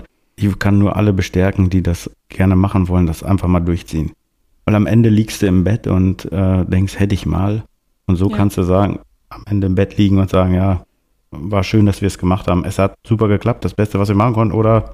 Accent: Northern Germany, Germany; born there; now in Karlsruhe, Germany; Ich komme nur gebürtig aus dem Norden.

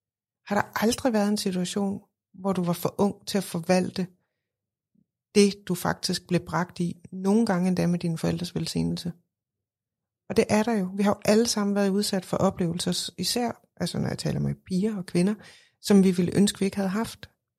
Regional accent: Odense, Region of Southern Denmark, Denmark; jeg er 45, jeg kommer fra Odense. Jeg gik på en lille privatskole, en lille katolsk privatskole

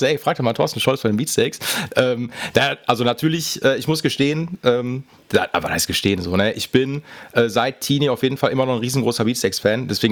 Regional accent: Essen, North Rhine-Westphalia, Germany; Ja, ich komme aus dem Pott, aus Essen, genau.

